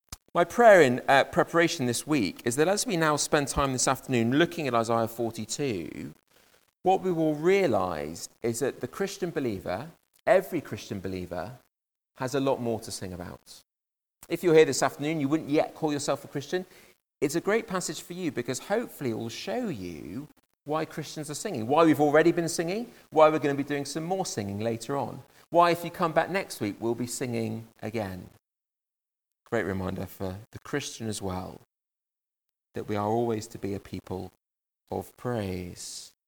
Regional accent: Liverpool, North West England, United Kingdom; born there; I was born in Liverpool

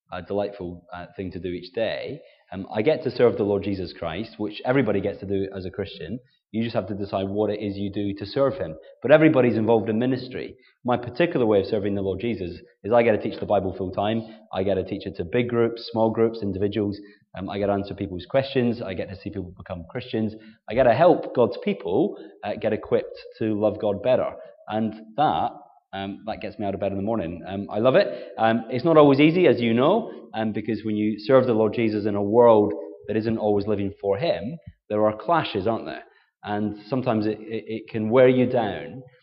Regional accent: Scotland, United Kingdom; moved away as an adult; I come from Scotland originally. So I kind of was born way back in 1978 and lived in Scotland until 1996. And I kind of grew up in a I grew up in a Christian family.

